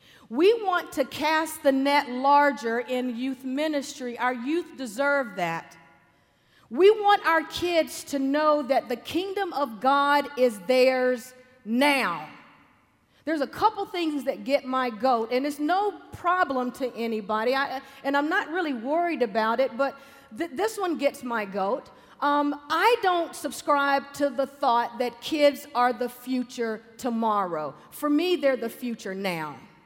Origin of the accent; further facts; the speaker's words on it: North Carolina, United States; Now, I'm from North Carolina, so barbecue is not a method the way you cook. It's actually pork chopped up.